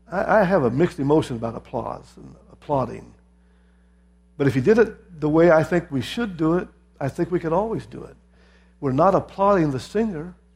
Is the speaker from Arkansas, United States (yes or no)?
no; Lima, Ohio, United States; Now, you know, I'm not from the South. That may surprise some of you. I'm from Lima, Ohio.